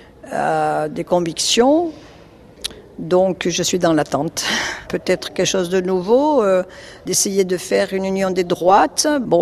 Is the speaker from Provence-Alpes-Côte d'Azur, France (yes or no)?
yes; Nice, Provence-Alpes-Côte d'Azur, France; je suis niçoise.